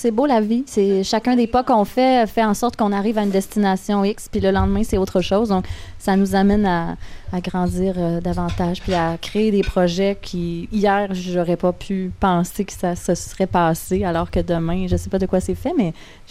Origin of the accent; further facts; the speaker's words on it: Quebec, Canada; Une participante des concours de chant dans mon coin de pays, au Saguenay.